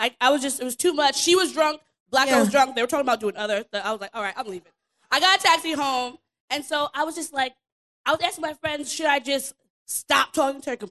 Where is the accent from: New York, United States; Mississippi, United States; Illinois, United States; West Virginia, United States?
New York, United States; Brooklyn; I'm from Brooklyn, New York.